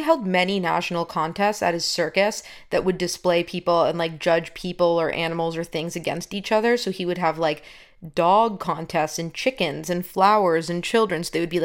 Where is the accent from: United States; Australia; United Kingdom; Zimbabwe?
United States; Connecticut; I mean, I grew up in Connecticut, so I didn't know anybody who was in beauty pageants or, like, did anything like that.